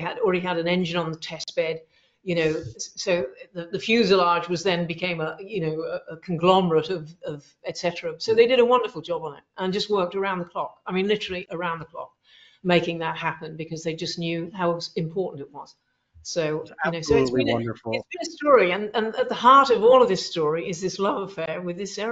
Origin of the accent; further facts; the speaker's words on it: United Kingdom; You know, we're British.